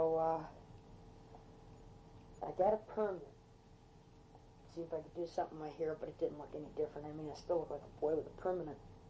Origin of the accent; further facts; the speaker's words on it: Buffalo, New York, United States; they knew I came from Buffalo.